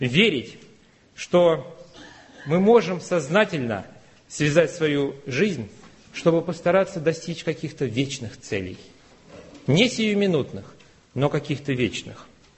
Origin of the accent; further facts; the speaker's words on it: Russia; а кто я такой, россиянин 21 века?